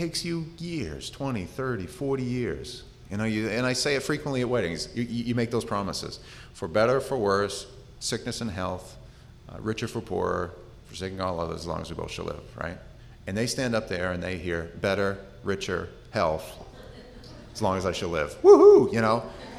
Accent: Maine, United States; Although we're from Maine, and the weddings tend to be a lot more casual, by and large.

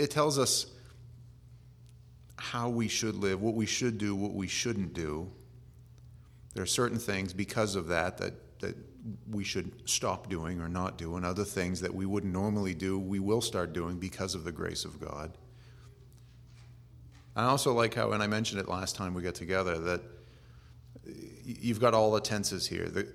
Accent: United States; born there; And the only reason that I know because I was born in America.

